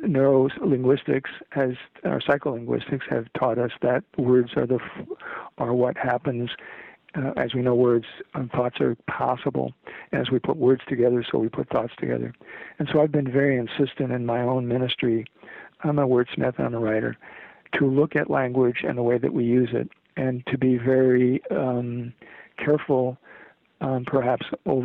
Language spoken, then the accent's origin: English; California, United States; it's not because I'm a screwball from California, which I am